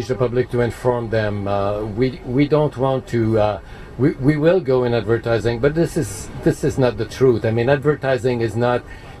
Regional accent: Canada; a lot of our intrinsic culture as Canadian grew up out of CBC.

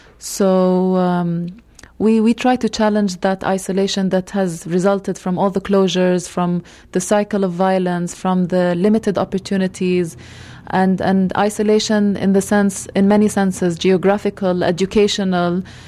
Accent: Kuwait; English is a second language; moved away as an adult; now in Jordan; Well, I was raised in Kuwait. I'm one of the Palestinians who my parents left Palestine in 1967 after the war, and I was born and raised there.

